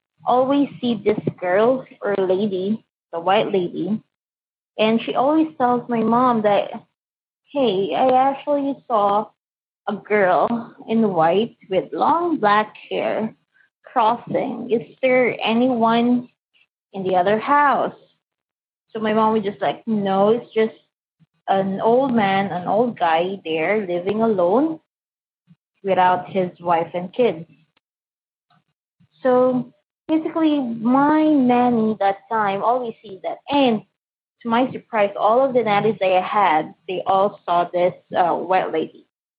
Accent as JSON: {"language": "English", "country": "Philippines", "lives_now": "Saudi Arabia", "said": "But I'm from Philippines, so sorry about that. But currently working here in Saudi Arabia"}